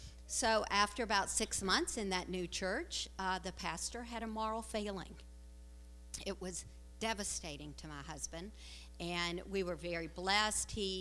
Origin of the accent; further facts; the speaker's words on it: Southern United States, United States; I am from the South. You will hear it in my voice. I do say y'all.